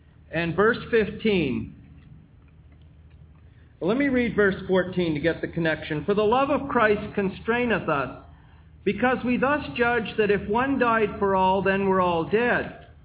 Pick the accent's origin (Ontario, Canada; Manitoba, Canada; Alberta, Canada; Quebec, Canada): Quebec, Canada; Montreal; When I was growing up in Montreal